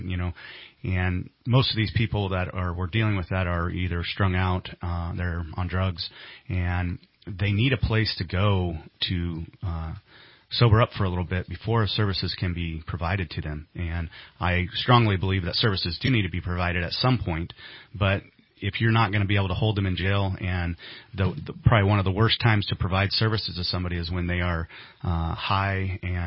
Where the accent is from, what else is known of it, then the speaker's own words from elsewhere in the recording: California, United States; And I came from Humboldt County, and today's Shasta County reminds me a lot of Humboldt County 20 years ago